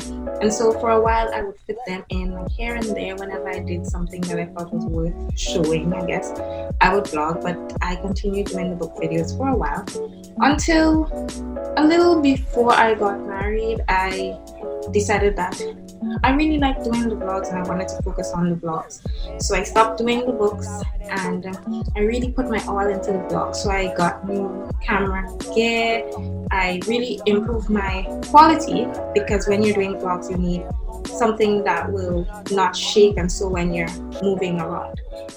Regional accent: Grenada; I am from Grenada, as Cedric said. I was born here, grew up here, spent majority of my life here. I only spent about 5 years in and out when I was studying in Barbados.

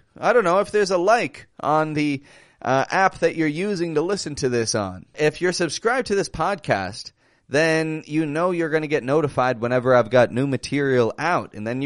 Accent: Toronto, Ontario, Canada; I'm from Toronto, Canada.

